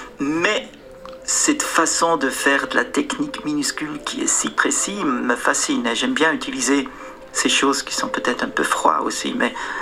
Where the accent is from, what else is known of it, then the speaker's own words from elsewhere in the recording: Switzerland; Et je suis suisse.